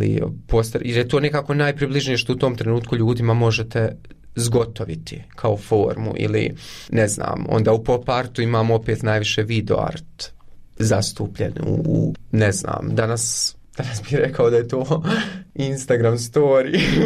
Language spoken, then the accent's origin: Bosnian; Konjic, Federation of Bosnia and Herzegovina, Bosnia & Herzegovina; also born or lived in Eisenach, Germany; now in Germany; mene kad neko pita odakle si, ja uvijek kažem iz Bosne i Hercegovine, zato što ja ne znam da se definišem